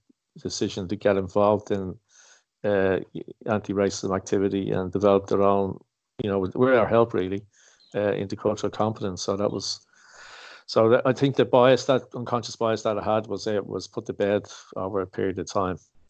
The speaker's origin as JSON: {"language": "English", "country": "Nigeria", "tie": "born or raised there", "lives_now": "Ireland", "said": "I grew up in Nigeria"}